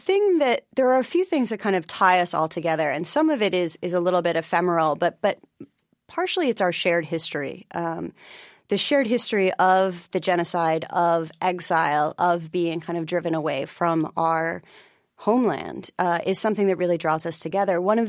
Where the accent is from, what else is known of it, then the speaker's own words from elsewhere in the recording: Massachusetts, United States; growing up in Massachusetts, I was fascinated by my fellow Armenians. I'm only half Armenian, and I grew up outside of the main community in Watertown.